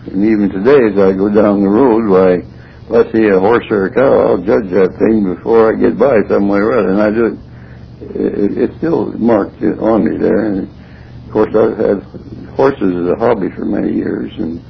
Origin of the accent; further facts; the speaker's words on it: Cedar Rapids, Iowa, United States; born there; I was born in Cedar Rapids, Iowa. I was born on the Palisades of the Cedar River.